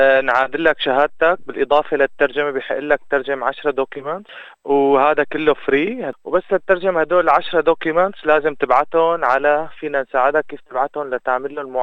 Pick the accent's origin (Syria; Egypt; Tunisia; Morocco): Syria; moved away as an adult; now in Melbourne, Australia; أنا جيت من سوريا، وصلت على أستراليا بأوغست 2018، بس لا وصلت على ميلبورن